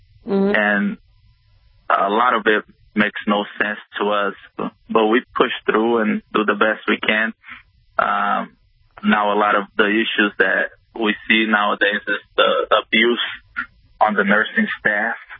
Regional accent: Florida, United States; accent: Portuguese; I'm a Brazilian background, born and raised in South Florida, though.

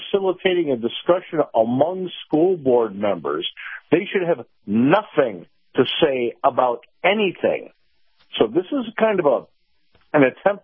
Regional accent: Illinois, United States; because where I grew up in outside of Chicago, we had a wonderful school board.

